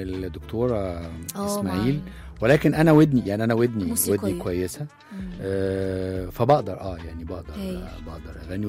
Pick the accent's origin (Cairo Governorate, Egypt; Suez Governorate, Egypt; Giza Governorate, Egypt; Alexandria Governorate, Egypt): Alexandria Governorate, Egypt; Alexandria; أنا راجل مصري يعني، أنا اسكندراني زي ما قلت يعني، أنا كنت في مدارس حكومة ابتدائي واعدادي وثانوي وهندسه اسكندريه، وجيشي كان مجازا في اسكندريه، تعليمي عربي مش انجليزي.